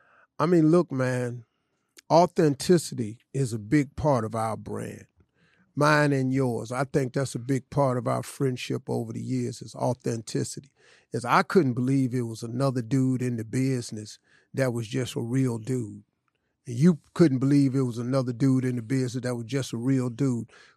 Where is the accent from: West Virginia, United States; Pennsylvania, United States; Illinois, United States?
West Virginia, United States; Welch; Well, I'm from Welch, West Virginia. What you want me to be?